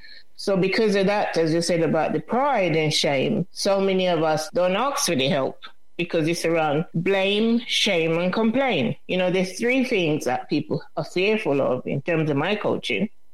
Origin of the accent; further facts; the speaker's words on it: Jamaica; I was brought up in Jamaica in a very tight-knit community